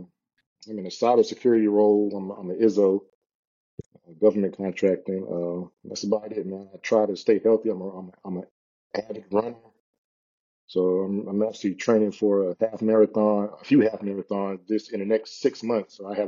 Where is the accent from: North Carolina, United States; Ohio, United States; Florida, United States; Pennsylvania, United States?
North Carolina, United States; So first of all, I'm from North Carolina. I'm not even from New York, New Jersey. I'm from North Carolina.